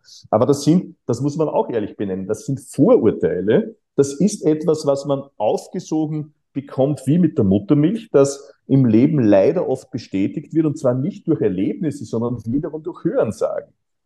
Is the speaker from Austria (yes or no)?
yes; Austria; ich bin auf dem Land aufgewachsen, Grenze Niederösterreich, Oberösterreich in den 1970er Jahren.